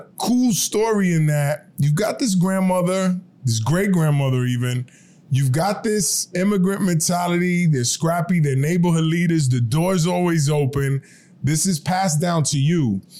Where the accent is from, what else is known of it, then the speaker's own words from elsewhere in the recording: Bronx, New York, United States; I grew up in the projects in like the Northeast Bronx.